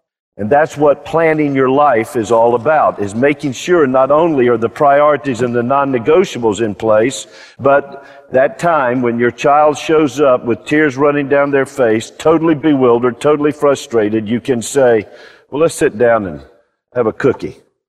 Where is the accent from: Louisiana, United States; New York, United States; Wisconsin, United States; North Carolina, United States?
North Carolina, United States; Charlotte; But one of my blessings is I grew up in Charlotte, North Carolina, Mecklenburg County.